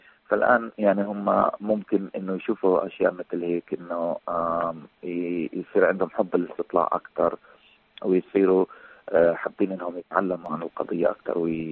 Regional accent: Palestine; now in Europe; الآن إحنا كفنانين فلسطينيين أو فنانين عرب يعني بشكل أو بآخر في أوروبا

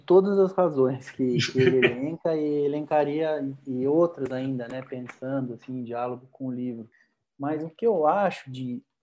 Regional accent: Botucatu, São Paulo, Brazil; moved away; Minha cidade mesmo, sou de Botucatu, no interior de São Paulo. Quando eu morava lá, sempre teve biblioteca

